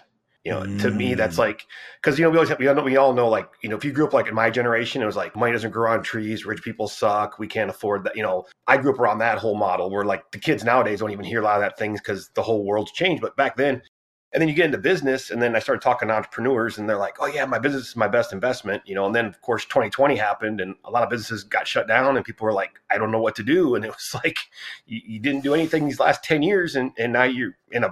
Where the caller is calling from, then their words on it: Fort Worth, Texas, United States; Fort Worth, Texas.